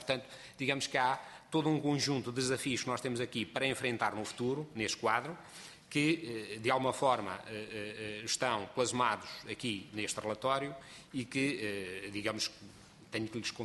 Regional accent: Portugal; como português

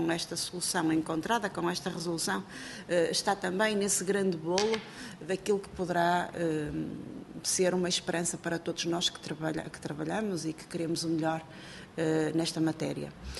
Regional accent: Maia, Porto, Portugal; Eu sou eleita pelo Porto, sou natural do Conselho da Maia

